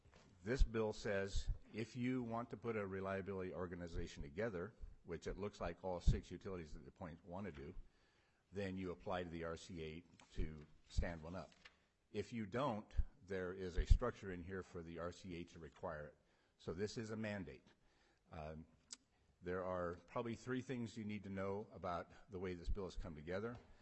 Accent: Alaska, United States; Being born and raised on the rail belt, me and Anna being my hometown, I can remember a time when we were not connected to a power base either from Fairbanks or Anchorage.

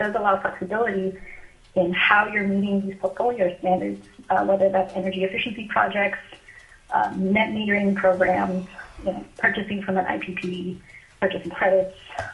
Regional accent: Palmer, Alaska, United States; I'm from Palmer, and I'm representing my business, Sunstone Electric.

